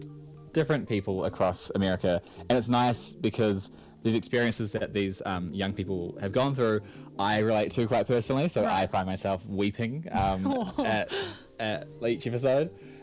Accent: Auckland, New Zealand; I grew up in Auckland

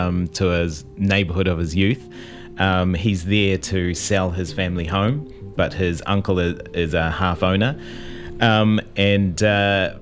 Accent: Manurewa, Auckland, New Zealand; I'm not Tongan myself, but I grew up in Manurewa, went to James Cook High School. So a really, really diverse population, a lot of Māori Pacific Islanders in the community.

